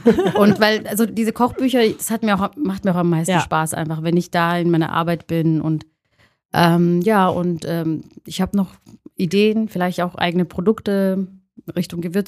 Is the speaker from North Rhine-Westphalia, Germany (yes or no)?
no; Stuttgart, Baden-Württemberg, Germany; ich bin ja aus Stuttgart